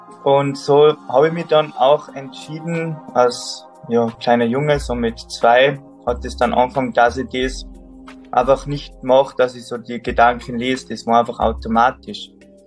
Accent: Salzburg, Austria; Also gebürtig komme ich aus Salzburg, vom Bergbauer auf über 1000 Meter, da bin ich aufgewachsen.

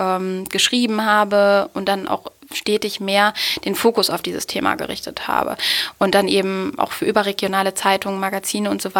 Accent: Osnabrück, Lower Saxony, Germany; ich komme aus Osnabrück

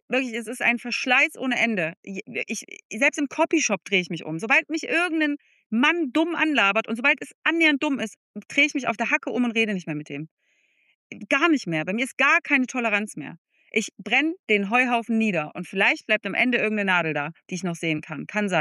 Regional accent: East Germany, Germany; Also ich komme wirklich aus einer anderen Welt. Ich komme einfach nicht aus dem Westen, das ist ein Riesenunterschied.

